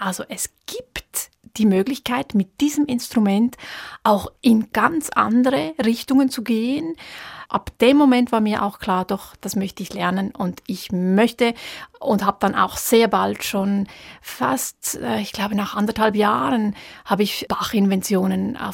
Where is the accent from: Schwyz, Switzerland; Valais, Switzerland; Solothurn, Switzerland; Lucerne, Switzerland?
Schwyz, Switzerland; Wollerau; Es hat einen ganz starken Ursprung in dieser Gegend, in Wollerau. Also das ist Kanton Schwyz, wo ich aufgewachsen bin.